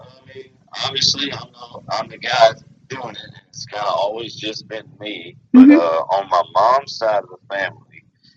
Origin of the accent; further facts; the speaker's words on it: Louisiana, United States; I grew up, I'm from North Louisiana. People that have any knowledge of North Louisiana, there's two what would be considered pretty big towns in North Louisiana, would be Monroe and Shreveport.